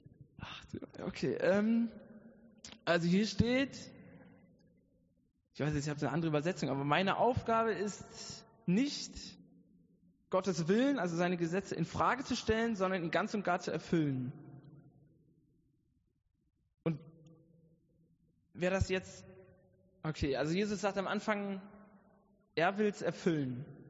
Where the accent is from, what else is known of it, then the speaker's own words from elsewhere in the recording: Brandenburg, Germany; ich komme aus Brandenburg.